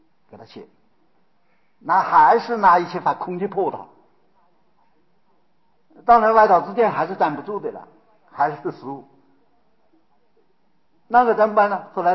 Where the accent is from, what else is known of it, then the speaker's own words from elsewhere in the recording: China; 我们中国人呢、啊、都叫他真灵了啊